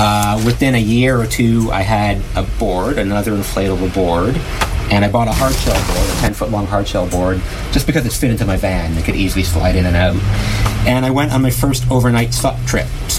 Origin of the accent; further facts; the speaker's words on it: Ontario, Canada; I'm from Ontario. I've camped a lot.